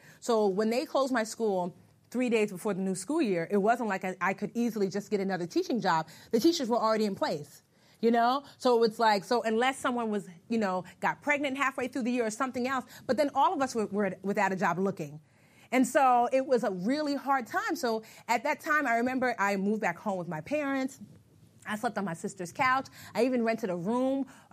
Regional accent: New Jersey, United States; I'm from Jersey, so we get all the seasons.

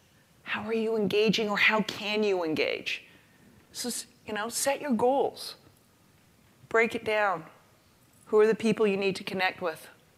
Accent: Canada; I grew up middle class in Canada and went to law school.

